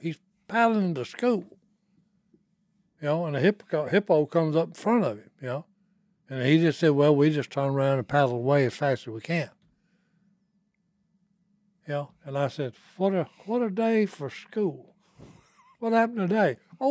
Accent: West Monroe, Louisiana, United States; I grew up in West Monroe, had it pretty good

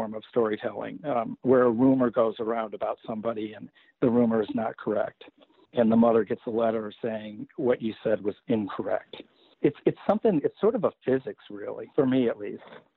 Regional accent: Michigan, United States; Well, I grew up in Michigan, so it's the Great Lakes State.

